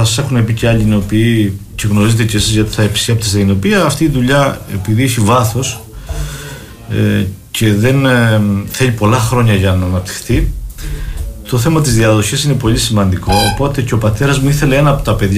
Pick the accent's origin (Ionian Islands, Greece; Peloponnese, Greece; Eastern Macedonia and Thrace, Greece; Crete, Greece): Crete, Greece; Dafnes; εγώ είμαι κατάγομαι από τις Δαφνές. … τη βρίσκεις μόνο στις Δαφνές.